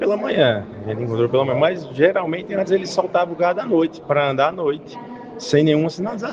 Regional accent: Araras, Brazil; principalmente a gente que vem do interior, né? A gente é de Araras

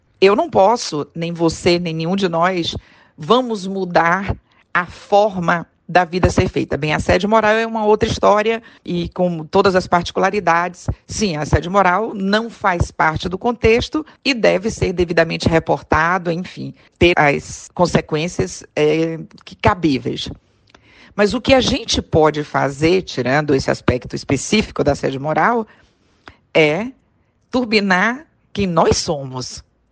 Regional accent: Bahia, Brazil; o mundo é minha casa, mas eu sou baiana

